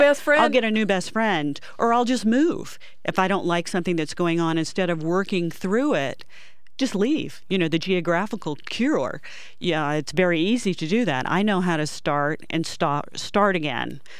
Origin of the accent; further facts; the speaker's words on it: Fort Benning, Georgia, United States; born there; also born or lived in North Carolina / Virginia / Germany; I was born in Fort Benning, Georgia, and then we moved every year until I was around 8 years old. We went to Georgia, North Carolina, Virginia, back to Georgia.